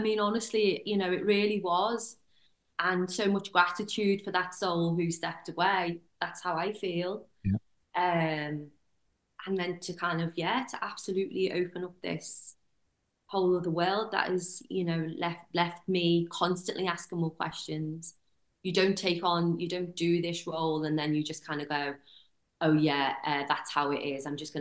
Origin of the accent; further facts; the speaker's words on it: Liverpool, North West England, United Kingdom; now in London, United Kingdom; No, I'm from Liverpool.